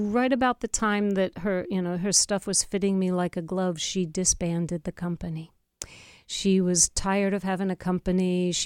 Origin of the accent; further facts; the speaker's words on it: Baltimore, Maryland, United States; I grew up in Baltimore, and there was a school affiliated with the Maryland Ballet, which was an amazing training ground.